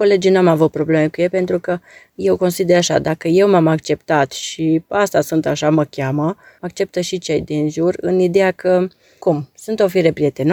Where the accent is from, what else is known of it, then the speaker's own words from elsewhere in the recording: Mediaș, Sibiu County, Romania; now in Sibiu, Romania; Eu deloc sunt de la Mediaș, părinții mei, adică cu mama am stat, acolo am stat la Mediaș, dar venind la Sibiu, am luat chirie la Sibiu pentru servici.